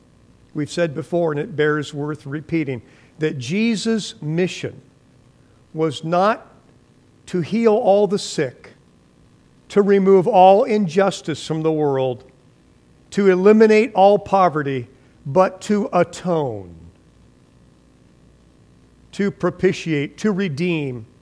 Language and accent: English; Fresno, California, United States; I grew up in Fresno, California, and you could look out the window of your kitchen sometimes